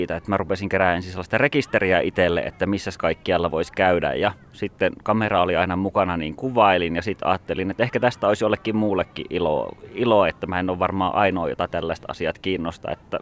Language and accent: Finnish; Suonenjoki, North Savo, Finland; mä synnyin Suonenjoella ja asuin maaseudulla, niin luonto oli siinä välittömästi kodin läheisyydessä.